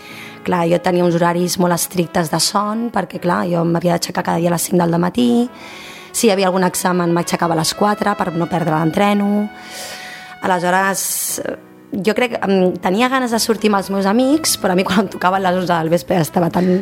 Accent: Cardedeu, Catalonia, Spain; Jo soc de Cardedeu.

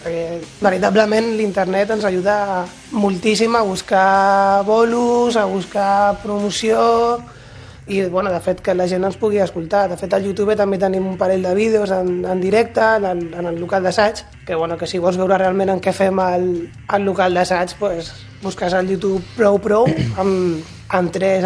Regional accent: Catalonia, Spain; que sóc el guitarra de … sóc també del Baix Llobregat, al igual que el Carles Invernon.

